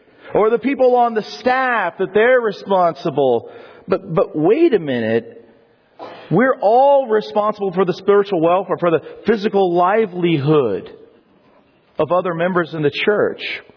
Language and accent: English; Colorado, United States; growing up in Colorado, there were a few times when what I would do is I'd drive up to Loveland Pass. It was near my house.